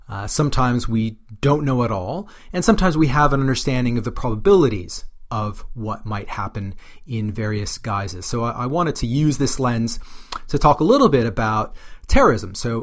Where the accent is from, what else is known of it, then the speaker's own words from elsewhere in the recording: Canada; So I grew up in Canada for the most of my youth, formative years.